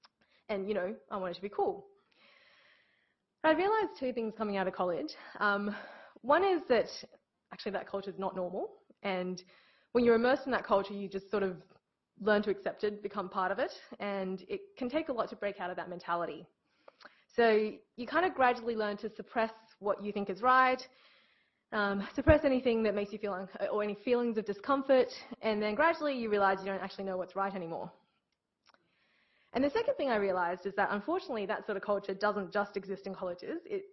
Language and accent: English; Brisbane, Queensland, Australia; also born or lived in China; now in Sydney, Australia; So I was born in China. I came to Australia when I was about 8.5. I grew up in Brisbane. I went to a girls' private school in Brisbane, actually.